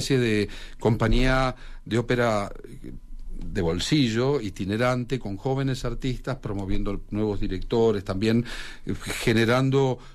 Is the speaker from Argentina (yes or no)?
yes; Paraná, Entre Ríos, Argentina; Yo no soy de Buenos Aires, soy de una ciudad en el interior de Argentina, se llama Paraná.